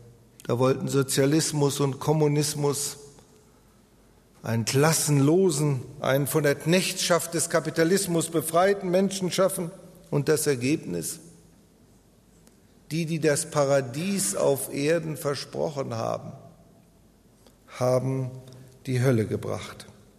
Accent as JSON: {"language": "German", "country": "Germany", "said": "Ich möchte mich als Deutscher nicht über die Schweiz auslassen, aber in meinem Land ist es so"}